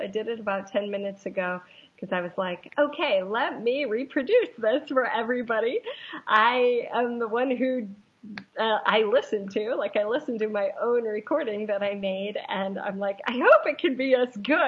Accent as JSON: {"language": "English", "region": "Hawaii", "country": "United States", "said": "from Hawaii. I'm a coach. I'm an author."}